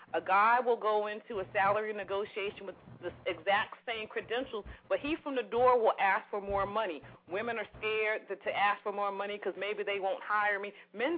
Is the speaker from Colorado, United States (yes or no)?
no; New York, United States; You're in Philadelphia. I'm from New York.